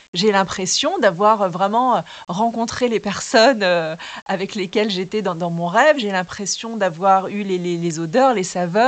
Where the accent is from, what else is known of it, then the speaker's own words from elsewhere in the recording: Tahiti, French Polynesia; now in Paris, France; J'ai eu une vie à Tahiti, mon enfance, là où je suis née, là où j'ai grandi. Une deuxième vie à Paris. Et ça fait 25 ans que je vis à Paris.